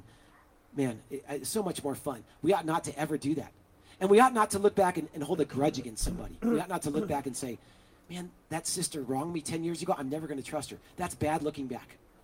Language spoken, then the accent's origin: English; Fountain Valley, California, United States; I grew up in Fountain Valley, which is like 2 miles from Huntington. I was around the Huntington Beach-Fountain Valley border.